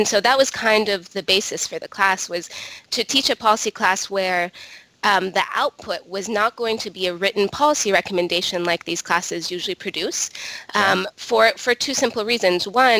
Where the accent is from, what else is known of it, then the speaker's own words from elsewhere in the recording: Bahrain; English is a second language; moved away as an adult; I was born and raised in Bahrain